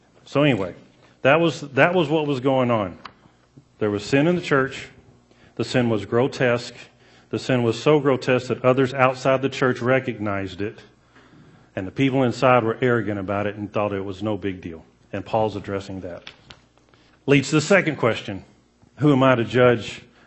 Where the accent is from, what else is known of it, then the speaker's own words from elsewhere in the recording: the South, United States; I grew up in the South. My dad was a Southern Baptist preacher for 30-something years.